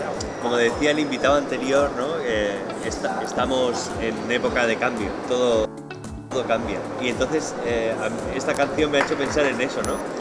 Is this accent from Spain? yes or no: yes; Alicante, Valencian Community, Spain; pues nosotros somos de Alicante